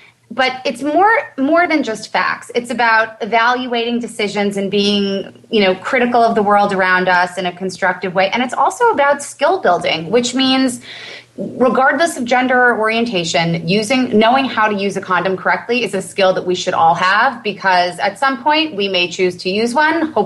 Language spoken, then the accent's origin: English; Long Island, New York, United States; Now, I grew up in Long Island at this weird blip of a moment in the 80s and early mid-90s